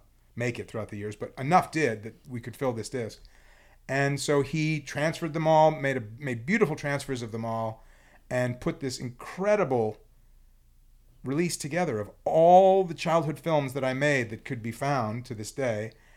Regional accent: Chicago, Illinois, United States; So I'm from Chicago. And when I was growing

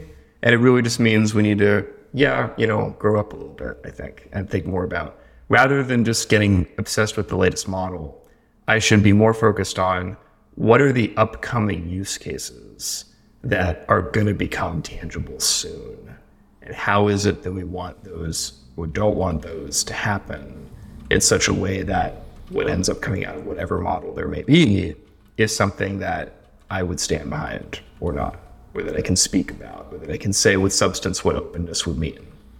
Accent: Appalachia, United States; But there's a story where I grew up in Appalachia about the fence post turtle

